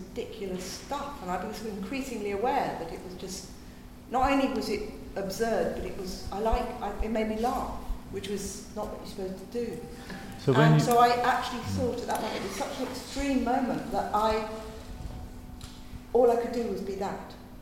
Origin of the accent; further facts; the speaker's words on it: Sidcup, London, United Kingdom; I came from Sidcup.